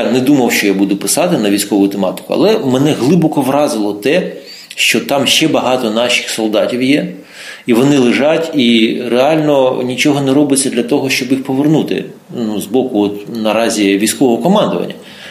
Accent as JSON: {"language": "Ukrainian", "town": "Kherson", "region": "Kherson Oblast", "country": "Ukraine", "said": "Я сам з Херсона"}